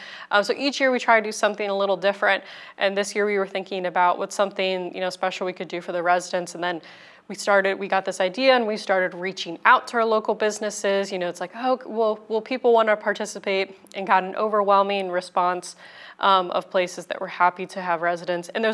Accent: Pennsylvania, United States; my own hometown where I grew up in Chester County

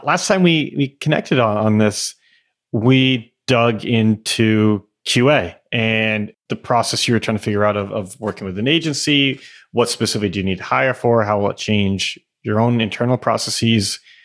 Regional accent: Florida, United States; we grew up in Florida, so maybe the swamp isn't so bad.

